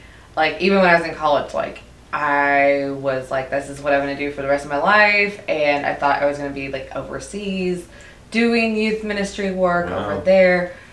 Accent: Seattle, Washington, United States; now in Texas, United States; No, I'm actually from Seattle, Washington.

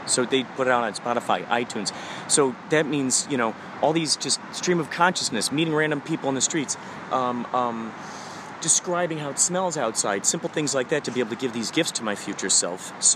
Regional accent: Chicago, Illinois, United States; Originally Chicago.

